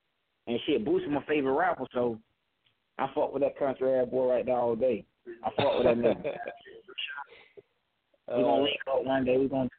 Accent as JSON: {"language": "English", "town": "Sanford", "region": "Florida", "country": "United States", "said": "Like, in my city, where I'm from Sanford, Florida. In my city, it wasn't no artists rapping around here."}